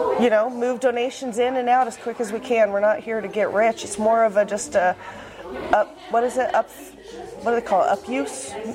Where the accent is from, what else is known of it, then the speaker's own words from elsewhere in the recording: California, United States; moved away as an adult; now in Canada; Yes, I'm from California, and I came up here and I had a couple babies, and I've been at home raising them